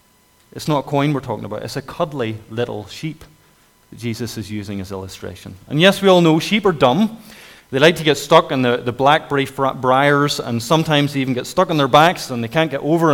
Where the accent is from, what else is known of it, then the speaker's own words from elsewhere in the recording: Northern Ireland, United Kingdom; accent: North Antrim; I'm not from y'all originally. You can tell my accent. It's kind of North Antrim